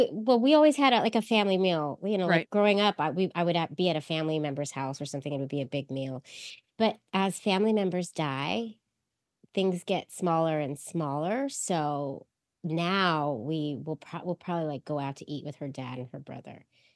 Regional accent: San Francisco, California, United States; because she's from Queens and I'm from San Francisco.

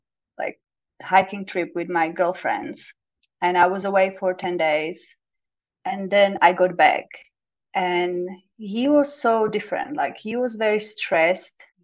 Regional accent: Slovakia; also born or lived in London; now in Prague, Czechia; I'm from Slovakia. I lived all around the world, currently in Prague, but I was in London for 5 years. I'm still planning to come back.

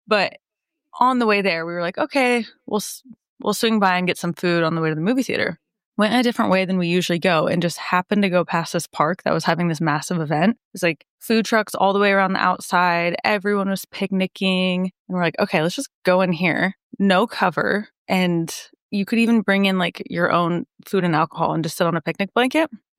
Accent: United States; And that was not something I really feel like I've ever thought about as an American.

